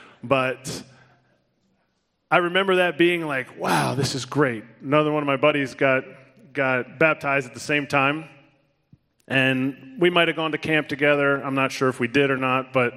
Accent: Telford, Pennsylvania, United States; To kind of catch you up to where I was before I was 12, I grew up in Telford, Pennsylvania.

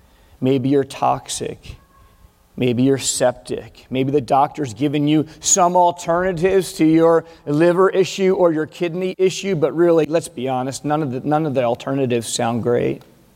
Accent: Philadelphia, Pennsylvania, United States; Like, boom, like, I don't know, I'm from Philly, so I don't like to fight

